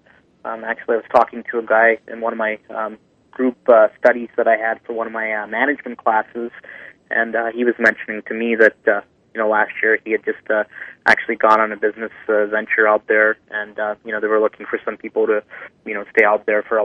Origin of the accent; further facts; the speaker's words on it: India; I know it's kind of, pathetic being Indian that I don't know